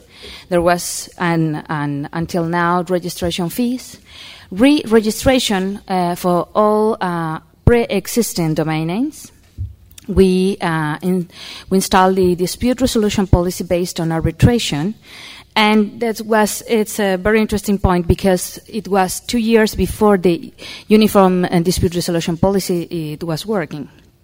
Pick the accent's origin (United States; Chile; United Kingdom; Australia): Chile; I'm from Chile.